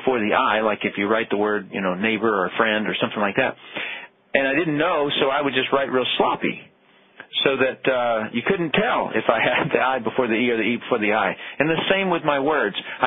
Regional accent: Tennessee, United States; accent: Tennessee; I grew up in Tennessee and just absolutely hated education and anything to do with it.

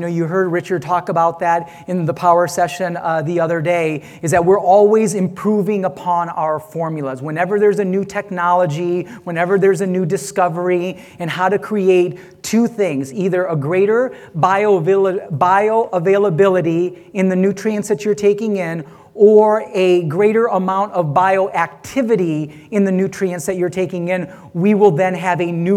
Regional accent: India; And see, so I'm Indian, as you can figure, okay, right?

